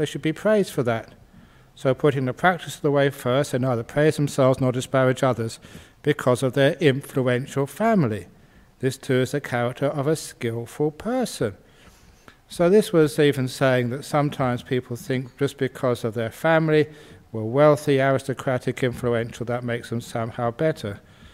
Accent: England, United Kingdom; where I grew up in England

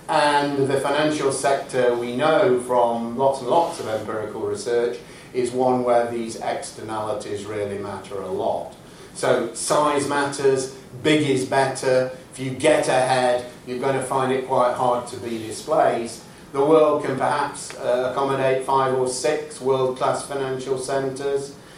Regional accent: United Kingdom; since I come from Outer Britain

